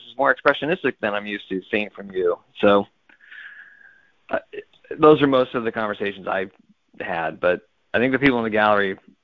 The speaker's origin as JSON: {"language": "English", "region": "California", "country": "United States", "said": "maybe it's because he's Californian and I'm a Californian, and I enjoy his writing."}